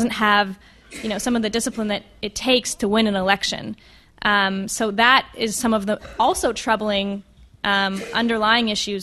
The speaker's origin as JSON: {"language": "English", "country": "Canada", "said": "I'm Canadian, so I always like hearing about Canada and discussions."}